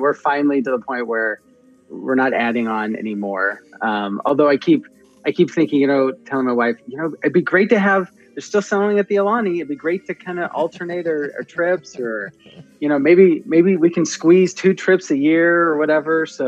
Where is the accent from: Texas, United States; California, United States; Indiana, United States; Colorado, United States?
California, United States; So we're in Arizona right now, but we're actually from California originally.